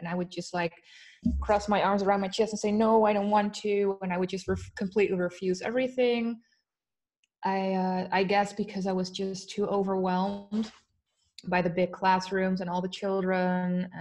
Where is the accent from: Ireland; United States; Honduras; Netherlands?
Netherlands; I'm from the Netherlands. I am 30 years old.